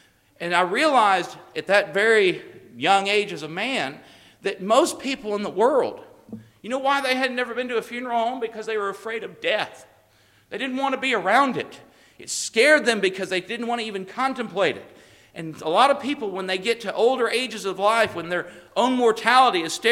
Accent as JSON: {"language": "English", "region": "Texas", "country": "United States", "said": "I know they wore sandals. I'm from Texas."}